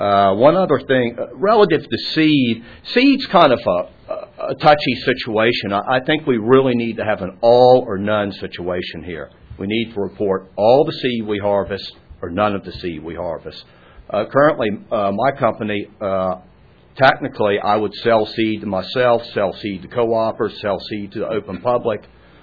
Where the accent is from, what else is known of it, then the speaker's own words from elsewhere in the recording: Virginia, United States; I'm from the Eastern Shore of Virginia.